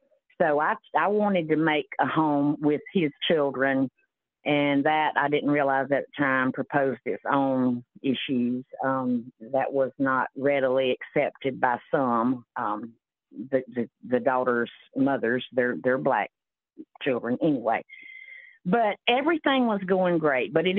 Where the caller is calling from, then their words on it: South Carolina, United States; I am in South Carolina.